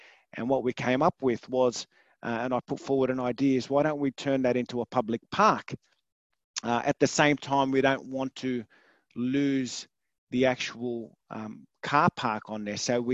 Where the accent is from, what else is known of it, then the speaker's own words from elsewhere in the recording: Croydon, London, United Kingdom; born there; I was born in Croydon, I was born in the Melvin Hill estate. My kids were born in Croydon. My wife was born in Croydon. We're Croydonites, even though we live in Billwood now.